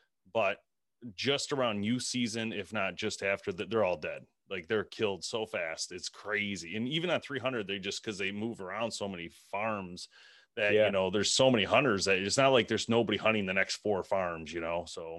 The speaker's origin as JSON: {"language": "English", "region": "Michigan", "country": "United States", "said": "Yeah, because we're from Michigan, so everything here has been, it's always pretty cool here."}